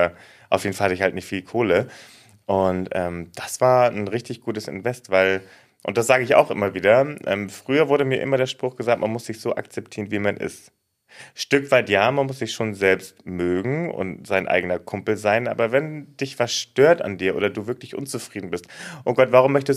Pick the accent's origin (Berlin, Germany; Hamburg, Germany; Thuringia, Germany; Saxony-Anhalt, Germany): Hamburg, Germany; now in Düsseldorf, Germany; findet ihr mich in Düsseldorf. Da wohne ich jetzt aktuell, obwohl ich gebürtiger Hamburger bin.